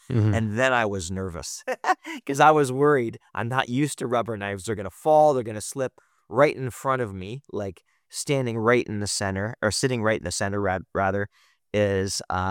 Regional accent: Canada; You know, I'm from Canada, guys, so I couldn't bring any live blades.

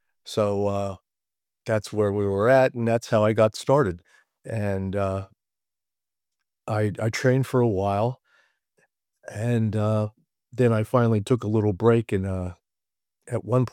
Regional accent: Hialeah, Florida, United States; growing up in Hialeah, there was a lot of judo clubs and stuff, but there wasn't a lot of karate things going on.

